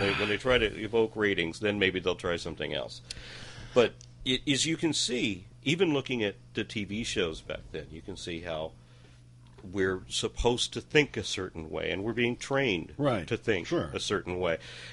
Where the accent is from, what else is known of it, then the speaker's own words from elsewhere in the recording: Texas, United States; I get special privileges being a Texan in that I'm not expected to pronounce anything correctly.